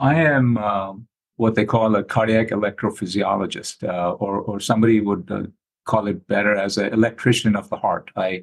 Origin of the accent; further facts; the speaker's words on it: India; also born or lived in Oxford, United Kingdom; now in United States; I grew up in India. I initially trained in India